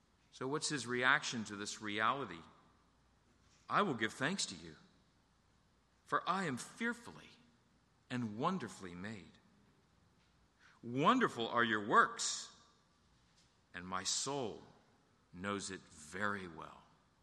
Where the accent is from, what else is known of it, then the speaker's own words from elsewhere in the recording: Hollywood, United States; my family and I were all gathered in the living room of the house that I grew up in Hollywood.